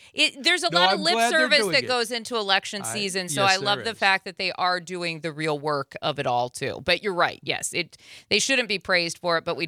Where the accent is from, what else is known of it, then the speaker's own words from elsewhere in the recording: South Dakota, United States; Growing up in South Dakota, a good chunk of the state is reservation for the Sioux Nation.